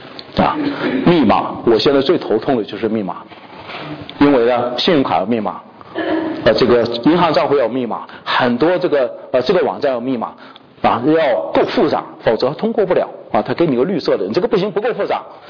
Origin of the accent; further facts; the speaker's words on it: China; 我们中国人有讲一句话叫做飞来的横祸